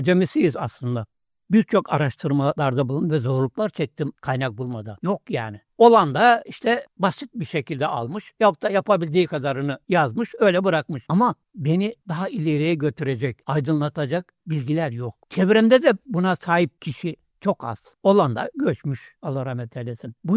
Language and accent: Turkish; Yeniköy, Edirne, Turkey; emekli öğretmen. Aynı zamanda Alev Bektaşi inanç önderi olarak bulunuyorum. Doğum yerim Uzunköprü, Yeniköy. Balkanlardan göç etmiş bir ailenin oğluyum. 1948 doğumluyum. İlkokulu köyümüzde okuduk, 5'ten mezun olduk.